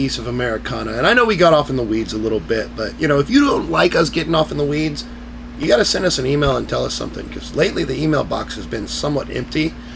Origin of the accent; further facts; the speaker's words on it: Houston, Texas, United States; But I don't know many of these because I grew up in Houston.